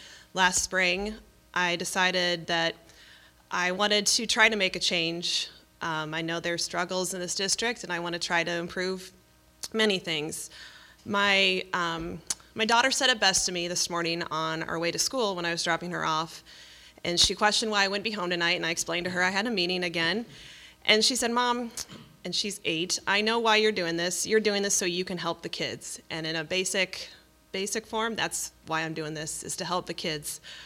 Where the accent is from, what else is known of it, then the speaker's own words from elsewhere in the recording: Carmel, Indiana, United States; now in Galesburg, United States; and I am not from Galesburg. I've lived here for 14 years, but I'm from Carmel, Indiana.